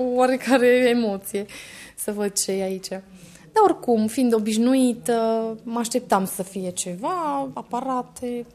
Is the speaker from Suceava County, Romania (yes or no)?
no; Sibiu County, Romania; Nu sunt din Cluj, sunt din județul Sibiu.